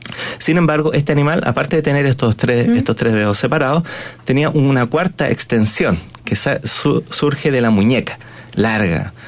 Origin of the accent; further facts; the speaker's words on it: Chile; nosotros como chilenos somos 50 y 50